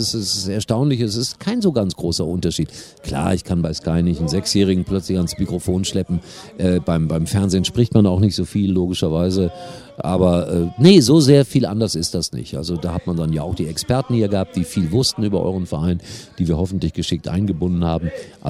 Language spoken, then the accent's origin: German; Gelsenkirchen, North Rhine-Westphalia, Germany; ich komme aus Schalke